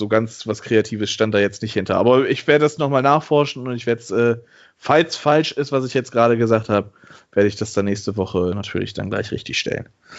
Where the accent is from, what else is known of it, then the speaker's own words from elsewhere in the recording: Bremen, Germany; Als Bremer darf man sich, glaube ich, einfach nur in den Arsch beißen.